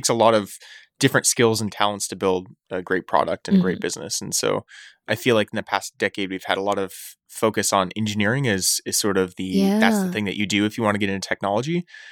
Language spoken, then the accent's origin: English; Eugene, Oregon, United States; I grew up in Eugene, Oregon, went to school there at the University of Oregon.